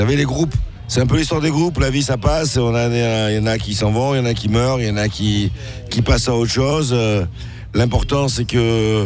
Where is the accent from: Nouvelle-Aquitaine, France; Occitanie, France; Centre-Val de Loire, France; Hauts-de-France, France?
Occitanie, France; Sète; Ben moi, j'ai grandi à Sète. Mon père, il faisait défiler pour les 10 maillots. Donc, j'ai grandi à la Corniche. J'allais à l'école Paul Langevin quand j'étais petit.